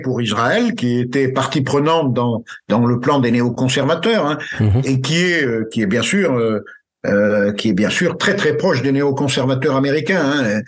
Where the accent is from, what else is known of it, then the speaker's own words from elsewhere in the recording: France; qui a été annoncée par de nombreux experts, hein, chez nous en France